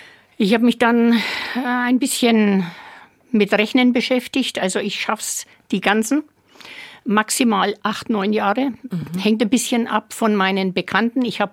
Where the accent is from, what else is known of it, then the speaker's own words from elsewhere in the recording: Bavaria, Germany; Und es ist jetzt eben spannend zu sehen, dass sie auch bei uns in Mittelfranken wirklich extrem gut gedeihen.